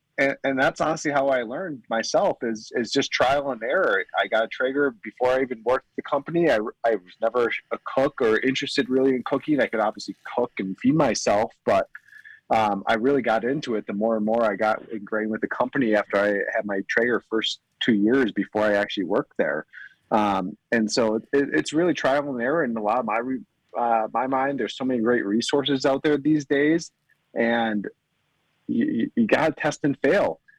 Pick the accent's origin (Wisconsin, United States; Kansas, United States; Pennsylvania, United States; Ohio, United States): Wisconsin, United States; I'm like, hey, I'm from Wisconsin, so that's my secret in the crock pot.